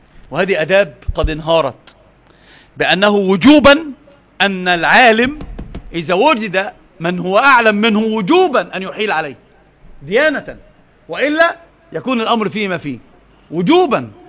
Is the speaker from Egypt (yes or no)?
yes; Egypt; عندنا في مصر بيقولوا زيادة الخير إيه؟ خير.